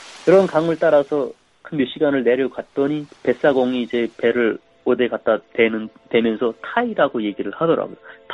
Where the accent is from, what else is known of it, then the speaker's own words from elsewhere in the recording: North Korea; now in United States; 뭐 북한에서도 저는 뭐 굉장히 열심히 산 사람인데 정말 힘들었